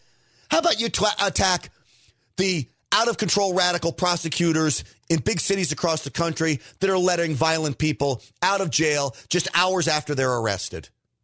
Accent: Texas, United States; close to my hometown, Tarrant County, Texas.

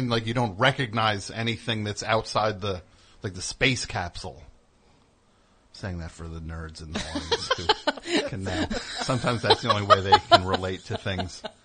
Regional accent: New Jersey, United States; born or raised there

